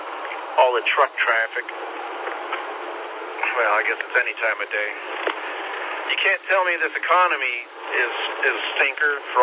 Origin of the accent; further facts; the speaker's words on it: California, United States; I got brothers that, well, I grew up in California, as you can tell.